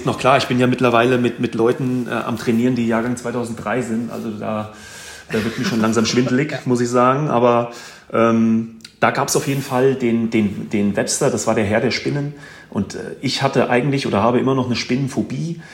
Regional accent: Giessen, Hesse, Germany; born there; Ich bin in Gießen geboren.

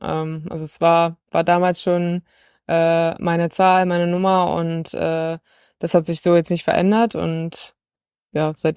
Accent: Wolfenbüttel, Lower Saxony, Germany; ich bin 25 Jahre alt und ich bin in Wolfenbüttel geboren, das ist in Niedersachsen, und bin da auch groß geworden und aufgewachsen

